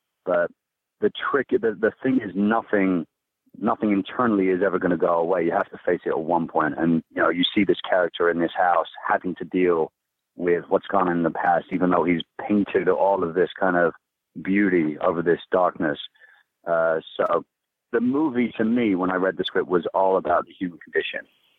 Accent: England, United Kingdom; now in United States; Yeah, I'm from England, but I spent the last 13 years in California.

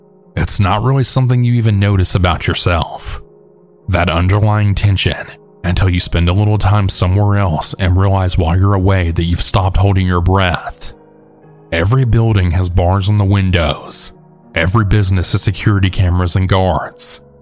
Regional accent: South Africa; I'm from South Africa, and most of my family still lives there.

